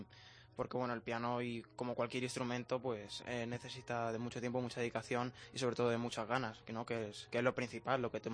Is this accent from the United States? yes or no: no; Albacete, Castilla-La Mancha, Spain; pianistas de Albacete, de mi ciudad, ¿no? Pues lo cual me hace estar aún más satisfecho, ¿no? Por ser en mi tierra, claro.